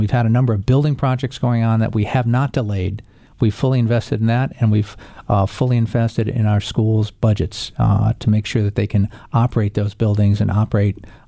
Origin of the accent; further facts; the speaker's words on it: Fairfield, United States; It just circumstances turned in that I grew up in Fairfield, certainly.